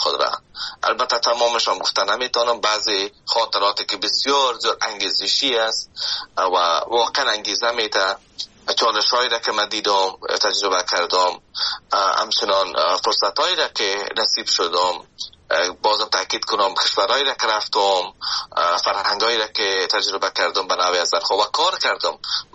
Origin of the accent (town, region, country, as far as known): Afghanistan; now in Canada